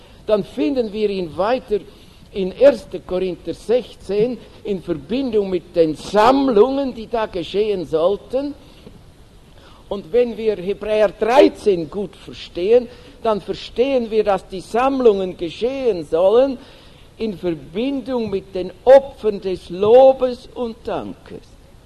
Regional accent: Wolfhausen, Zurich, Switzerland; in Wolfhausen, wo ich herkomme, gibt es ein kleines Häuschen neben dem Versammlungslokal.

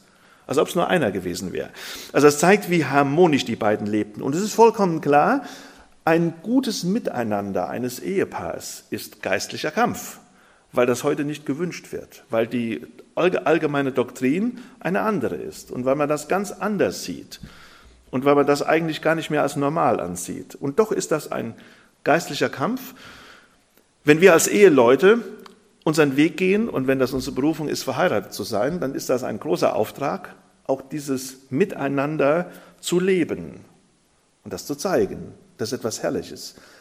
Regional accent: Burbach, North Rhine-Westphalia, Germany; Das Zusammenkommen in Burbach, wo ich herkomme, hat so begonnen.

